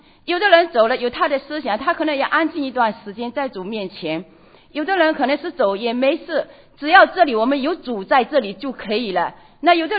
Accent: Fujian, China; 很多都是我们福建人，我们以前的传统，以前的教育

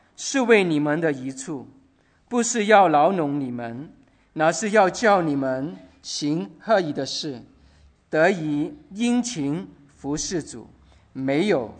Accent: China; 我们中国人常常讲，兄弟如手足

